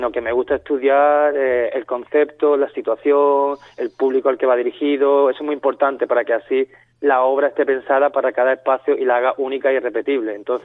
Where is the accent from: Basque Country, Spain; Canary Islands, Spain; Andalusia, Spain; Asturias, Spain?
Andalusia, Spain; Málaga; Bueno, yo soy andaluz, soy de Málaga